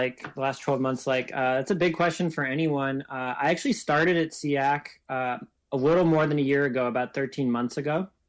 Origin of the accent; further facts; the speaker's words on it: Ketchikan, Alaska, United States; born there; now in Sitka, United States; I was born in Ketchikan and live in Sitka, and had just moved to Juneau